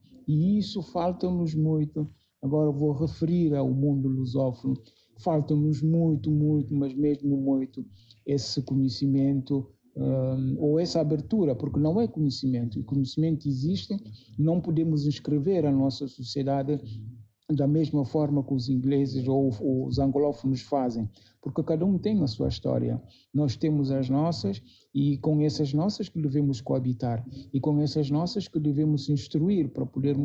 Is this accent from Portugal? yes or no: no; Guinea-Bissau; Quando digo com a África, quem não sabe pode pensar que não sou africano. Sou africano da Guiné e pronto.